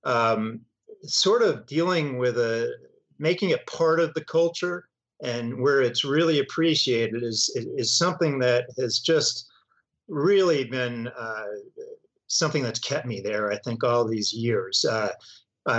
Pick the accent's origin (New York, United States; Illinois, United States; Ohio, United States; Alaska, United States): New York, United States; Scarsdale; I was originally born in New York City and grew up just north of there in Scarsdale, New York.